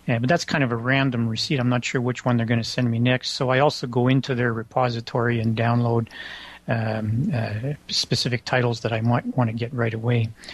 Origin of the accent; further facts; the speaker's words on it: Canada; Well, I being a Canadian, I guess I probably have a 50-50.